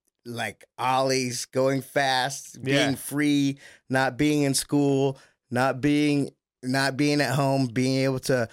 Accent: San Diego, California, United States; I think part of growing up in San Diego was, I don't know if it was like that in every suburb and every city in the country

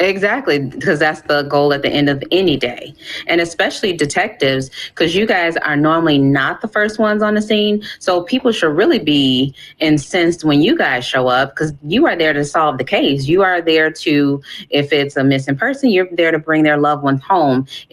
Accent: Chicago, Illinois, United States; Yes, I am totally born and raised in Chicago. I love my home.

